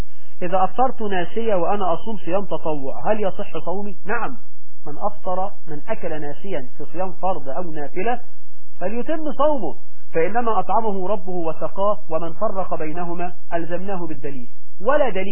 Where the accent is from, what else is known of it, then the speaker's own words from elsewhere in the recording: Egypt; يعني لو واحد في الفلاحين عندنا في مصر بيته قدام الترعة